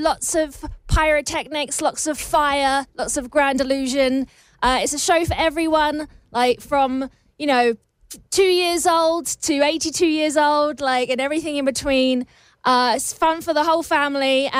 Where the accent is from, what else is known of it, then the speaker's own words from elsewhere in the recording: England, United Kingdom; And for me, I grew up obviously in England